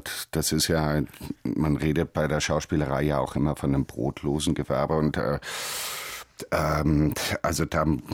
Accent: United States; Ich bin halt als Amerikaner tatsächlich mit sehr viel mehr Fernsehen aufgewachsen als vielleicht deutsche Kinder meines Alters.

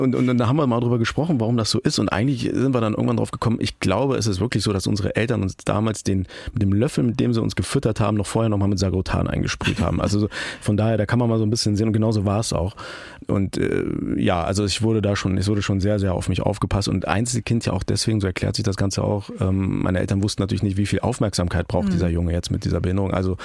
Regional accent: Turkey; Schweizer Taschenmesser der Minderheiten als Türke und Rollstuhlfahrer hat man natürlich da auch

